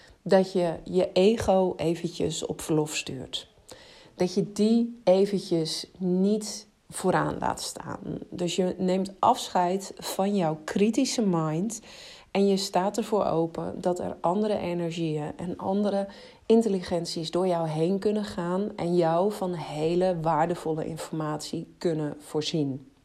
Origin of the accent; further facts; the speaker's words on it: Netherlands; oh, wat zijn wij Nederlanders, Belgen trouwens ook, goed in het onderdrukken van onze ware verlangens